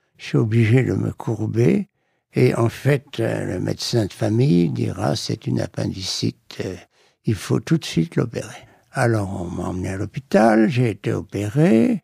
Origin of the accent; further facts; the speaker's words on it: Lille, Hauts-de-France, France; Et j'étais au lycée de Lille, nous sommes Lillois … du Nord, depuis toujours